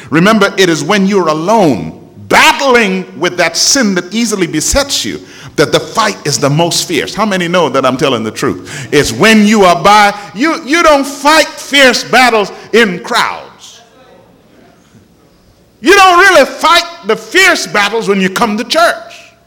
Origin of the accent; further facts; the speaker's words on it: Montreal, Quebec, Canada; when I was growing up in Montreal, Canada, I used to run track.